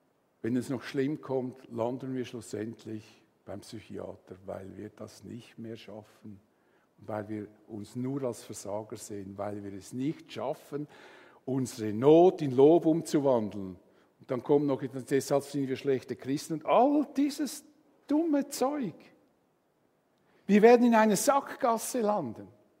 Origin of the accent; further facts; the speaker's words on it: Switzerland; Wir haben sehr viel als Schweizer.